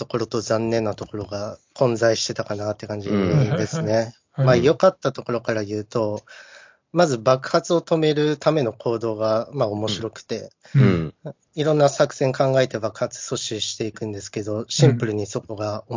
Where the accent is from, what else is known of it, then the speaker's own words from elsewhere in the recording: Kitakami, Iwate, Japan; 僕北上ってとこの出身なんですけど、